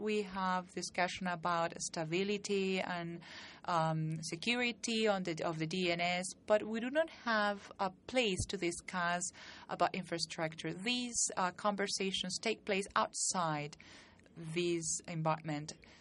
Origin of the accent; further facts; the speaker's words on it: Peru; from Peru.